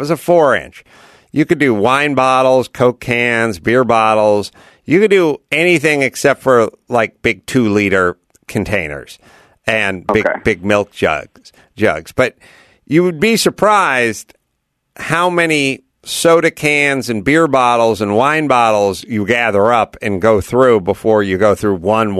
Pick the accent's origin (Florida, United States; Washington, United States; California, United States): California, United States; North Hollywood; Like, so I have to tell people I'm from North Hollywood, which is the opposite of New York.